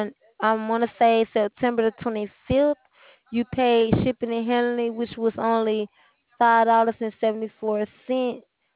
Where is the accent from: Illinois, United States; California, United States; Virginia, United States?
California, United States; San Diego; you're from the same area I'm from, except for I'm from San Diego, California.